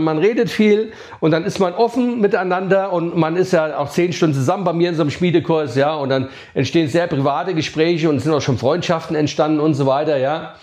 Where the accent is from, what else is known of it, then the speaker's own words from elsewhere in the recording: Hesse, Germany; moved away; Ich bin ja eigentlich Hesse, ja. Bin aber schon über 30 Jahre in Bayern